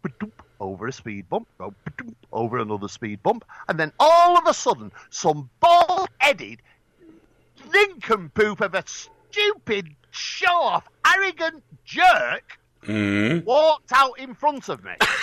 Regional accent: Manchester, North West England, United Kingdom; I'm a Mancunian!

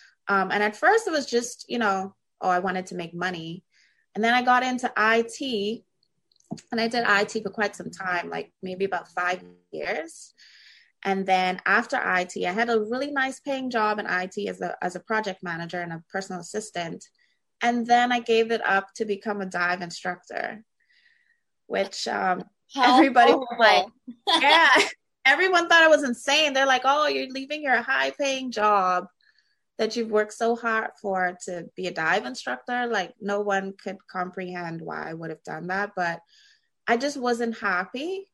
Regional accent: Nassau, New Providence, Bahamas; I'm from Nassau, so I was born and raised in Nassau. Some of my family is from San Salvador and Crooked Island. And I just recently moved back to San Salvador and I've started building a home

